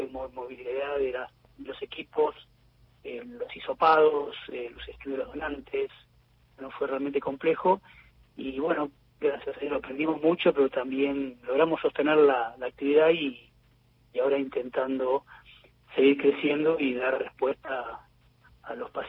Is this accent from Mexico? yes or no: no; Argentina; Es algo que tenemos que enorgullecer como argentinos